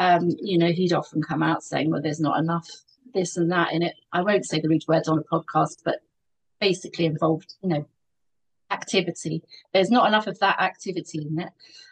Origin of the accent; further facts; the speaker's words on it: Eastbourne, South East England, United Kingdom; Oh, I worked for a number of newspapers in my hometown of Eastbourne and then across Sussex.